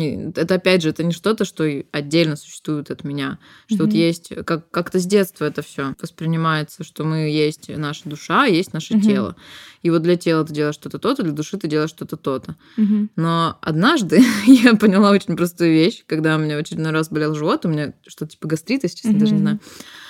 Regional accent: Omsk, Omsk Oblast, Russia; Я вообще из Омска, жила в Омске в тот момент.

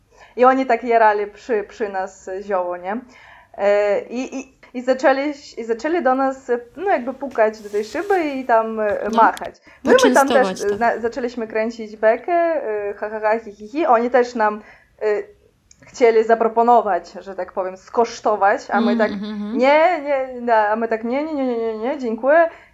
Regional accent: Russia; now in Poland; ja jestem z Rosji, Vlad jest z Białorusi, ale mieszkamy w Polsce.

